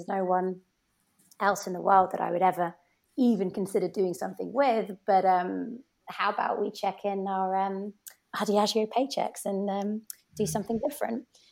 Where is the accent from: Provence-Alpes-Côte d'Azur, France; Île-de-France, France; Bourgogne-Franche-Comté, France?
Bourgogne-Franche-Comté, France; I was raised in Burgundy. So I was down in France with my parents